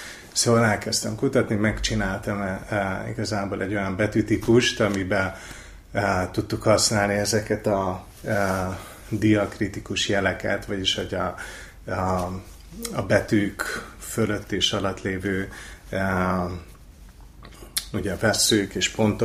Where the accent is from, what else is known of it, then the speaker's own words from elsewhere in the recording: Miskolc, Borsod-Abaúj-Zemplén, Hungary; Miskolcon laktam, ott születtem